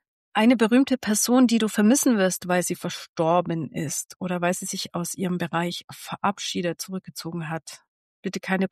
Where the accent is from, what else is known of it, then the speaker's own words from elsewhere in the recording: Bavaria, Germany; in meiner Heimat im Allgäu